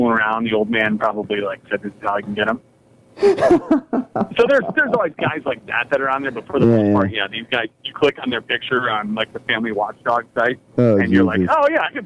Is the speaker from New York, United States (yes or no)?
no; Mukwonago, Wisconsin, United States; the name of a sex offender from my hometown of Maquoneago, Wisconsin?